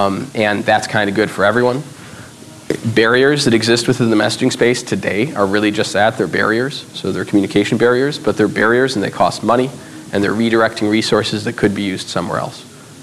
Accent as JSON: {"language": "English", "country": "United States", "said": "I'm an American, so I know a lot of Americans aren't necessarily talking about those things right now"}